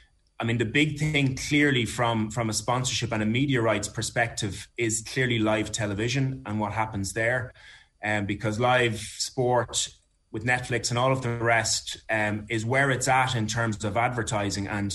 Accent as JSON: {"language": "English", "region": "Leinster", "country": "Ireland", "said": "I'm from Meath"}